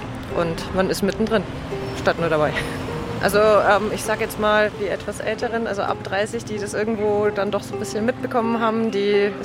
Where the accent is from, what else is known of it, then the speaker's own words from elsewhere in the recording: Rosenheim, Bavaria, Germany; ich komme aus Rosenheim